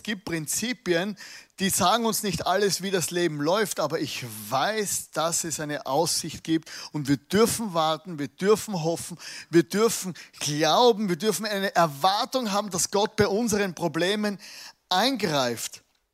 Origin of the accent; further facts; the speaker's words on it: Austria; Es ist schon schwierig, als Österreicher die Österreicher alle zu mögen.